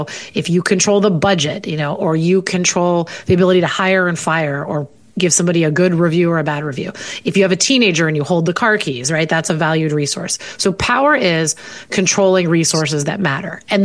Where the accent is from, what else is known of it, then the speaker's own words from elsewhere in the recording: Pittsburgh, Pennsylvania, United States; now in Chicago, United States; My husband, born and raised in Chicago, where I now live. I was born and raised in Pittsburgh.